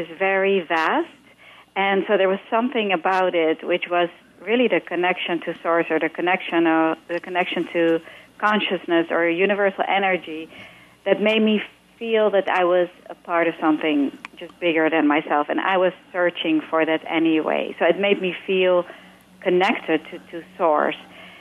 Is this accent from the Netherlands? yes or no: yes; Netherlands; English is a second language; moved away as an adult; now in United States; I came from Holland to, if you detect a small accent, to be a dancer